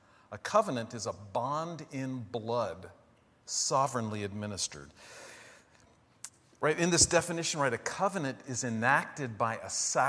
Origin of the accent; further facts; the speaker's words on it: Ohio, United States; When I grew up in Ohio, we used to go visit a place called Ye Old Mill, you know.